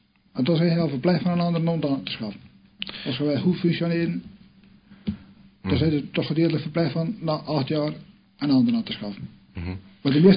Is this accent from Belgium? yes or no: yes; Adegem, Flanders, Belgium; accent: Adegem dialect; Ik heb gewoon Adegems dialect